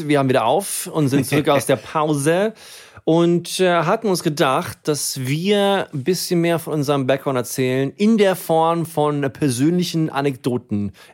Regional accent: Herrstein, Rhineland-Palatinate, Germany; also born or lived in Sweden; Ich bin ja in einem ganz kleinen Dorf in Rheinland-Pfalz aufgewachsen. Hier, Shoutout an Herstein, Hunsrück, 800 Einwohner

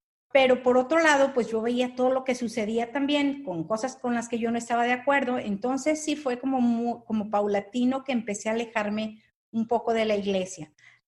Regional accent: San Juan de los Lagos, Jalisco, Mexico; born there; Yo nací, Berna, en San Juan de los Lagos, el segundo centro católico, religioso católico, más importante de México.

